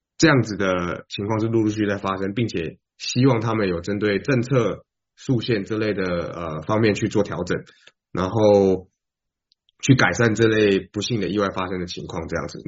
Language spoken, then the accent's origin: Chinese; Taiwan; now in United States; 因为我来自台湾，所以相比于台湾来讲，我觉得是友好许多